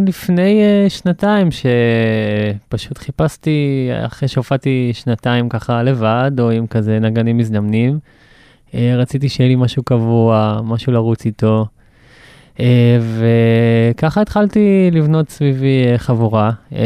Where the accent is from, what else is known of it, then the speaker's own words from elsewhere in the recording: Southern District, Israel; נשארתי לגור פה. אני מאוד אוהב את האזור, ואני רץ עם הלהקה, שמפה, אנחנו מצפון הנגב.